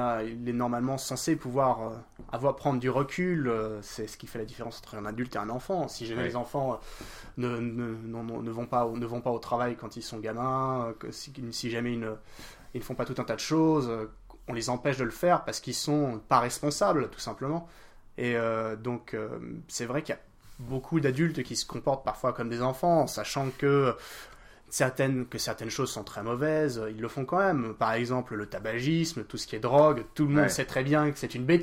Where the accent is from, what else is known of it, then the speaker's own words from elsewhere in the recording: France; Ah, en tant que Français, je ne peux pas trop condamner le vin.